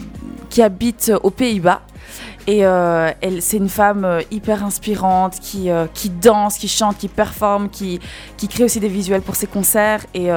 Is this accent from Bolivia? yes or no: yes; Bolivia; French is a second language; depuis toujours en fait je chante en anglais, c'est beaucoup plus facile pour moi parce que j'ai fait l'école en anglais et j'ai grandi en Bolivie en fait